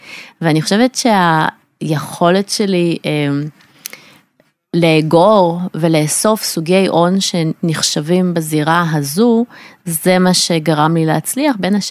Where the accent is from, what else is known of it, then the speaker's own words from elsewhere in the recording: Ukraine; now in Israel; אז אני נולדתי וגדלתי באוקראינה, והייתי חלק מאותו גל עלייה גדול של שנות ה-90